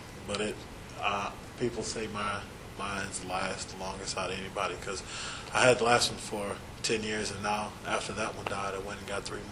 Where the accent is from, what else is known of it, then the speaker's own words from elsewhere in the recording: Texas, United States; Like, I'm from Texas, and he was like, you from Texas, and you don't listen to country music?